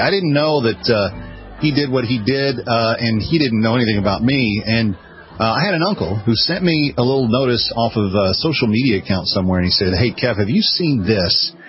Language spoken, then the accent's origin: English; Texas, United States; Being that I'm from Texas originally, and we're notoriously famous for our guns